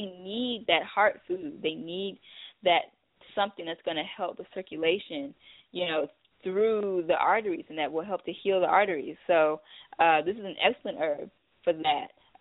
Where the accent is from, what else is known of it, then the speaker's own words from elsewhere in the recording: South Carolina, United States; now in Arizona, United States; And I'm from South Carolina, so I saw these everywhere. It's basically the state plant in South Carolina.